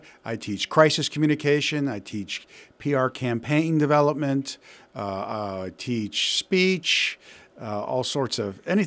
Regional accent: Connecticut, United States; now in Oklahoma, United States; Sure. I grew up in Connecticut.

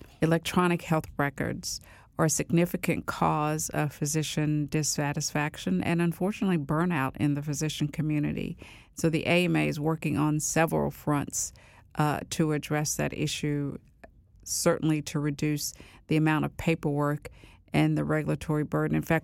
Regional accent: Bluefield, West Virginia, United States; Well, I was born and raised in Bluefield, West Virginia, and I attended West Virginia University for both my undergraduate degree and my medical school degree. My father worked on the railroad. My mother taught school.

